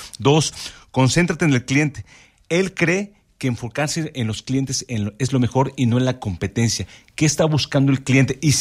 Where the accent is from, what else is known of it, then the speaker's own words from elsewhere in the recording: Mexico; A nosotros como mexicanos claramente que nos encanta, pero a los extranjeros les fascina.